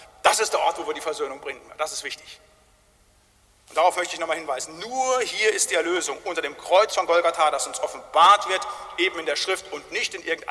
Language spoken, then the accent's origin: German; Germany; ich bin, glaube ich, von 10 Leuten angesprochen worden, als sie mitkriegten, ich bin Deutscher, eure Autos, nicht?